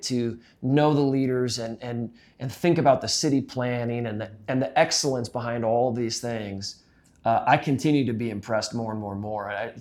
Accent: Iowa, United States; also born or lived in Kansas City; I moved from the Midwest. I grew up in Iowa, spent a lot of time in Kansas City.

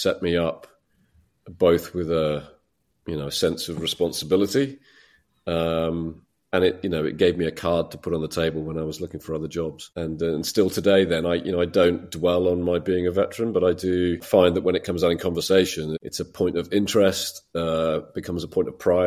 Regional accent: United Kingdom; moved away as an adult; now in United States; first and foremost, I'm a Brit, as I hope you can still tell. I've been in the States for 17 years now, but holding on to my accent

